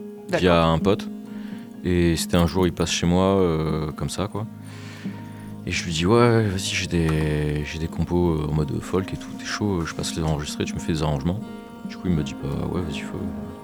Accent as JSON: {"language": "French", "region": "Auvergne-Rhône-Alpes", "country": "France", "lives_now": "Montpellier, France", "said": "Mais ouais, non, c'est moi d'Ardèche."}